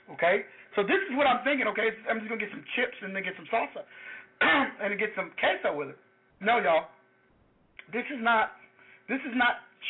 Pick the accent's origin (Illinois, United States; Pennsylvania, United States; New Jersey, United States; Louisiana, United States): Louisiana, United States; because I have been born and raised in Louisiana, and I know what good food is